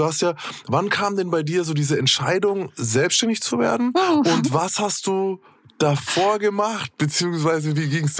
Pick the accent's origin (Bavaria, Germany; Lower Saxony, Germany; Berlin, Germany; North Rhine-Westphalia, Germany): Bavaria, Germany; Nuremberg; ich bin Nürnberger.